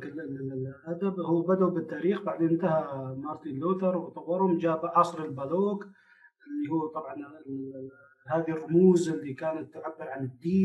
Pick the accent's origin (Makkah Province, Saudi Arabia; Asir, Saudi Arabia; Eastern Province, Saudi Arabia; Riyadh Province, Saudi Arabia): Asir, Saudi Arabia; Tanomah; also born or lived in Abha; من مواليد منطقة أبها، مدينة أبها في جنوب المملكة العربية السعودية. أكملت مرحلة الابتدائي والمتوسطة والثانوية في مدينة تنومة في مدرسة الملك فهد الثانوية هناك